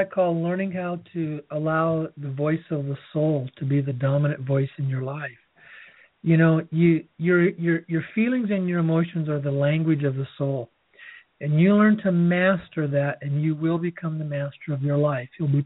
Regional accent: Seattle, Washington, United States; I came from the Seattle area and I'm still a Seattle Seahawks football fan.

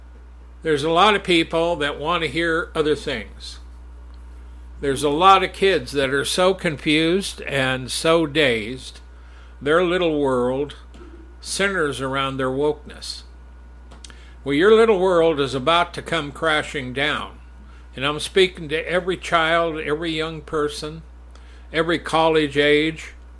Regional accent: Wyoming, United States; Some of the most beautiful places on the planet are found here in my home state and in my neck of the woods.

